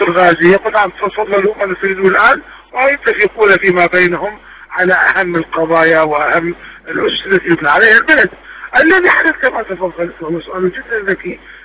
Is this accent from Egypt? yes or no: no; Iraq; نحن عراقيين فقط